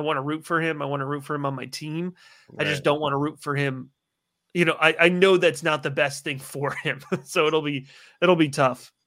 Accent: Connecticut, United States; also born or lived in Baltimore; I grew up on the New York side of Connecticut. So grew up a Giants fan.

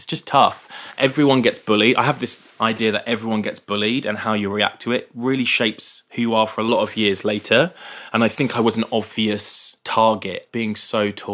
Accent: Brighton, South East England, United Kingdom; There's a lot of great things about growing up in Brighton, which is predominant, like has a big gay community.

